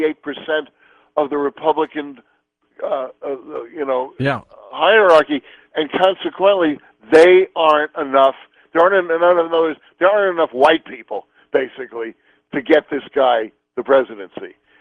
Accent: New York, United States; Now, I grew up in New York.

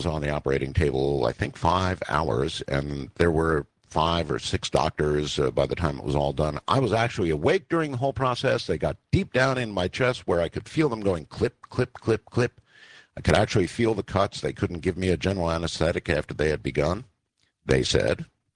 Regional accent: Nevada, United States; let's go to my home state, Nevada

